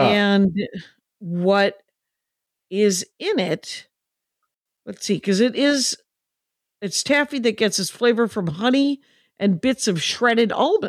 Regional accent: South Milwaukee, Wisconsin, United States; I'm from Wisconsin

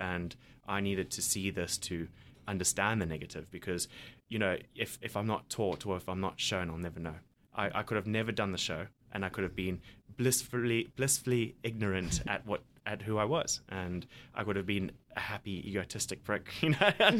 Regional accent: Zimbabwe; I'm from Zimbabwe, but you know, I've come from a place.

